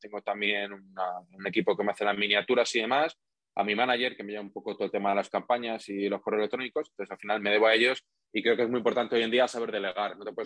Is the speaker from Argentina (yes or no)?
no; Madrid, Community of Madrid, Spain; Yo soy madrileño, sí, siempre.